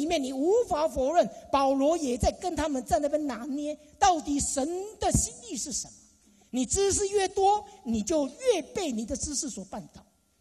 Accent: Taiwan; born there; 我在台湾出生，妈妈爸爸都是拜观音、土地公、大伯公，只要有公的，后面有公的全部都在拜。

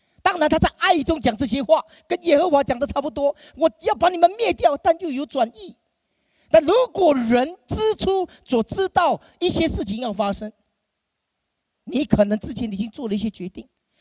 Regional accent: Taiwan; 我小时候我是从台湾来

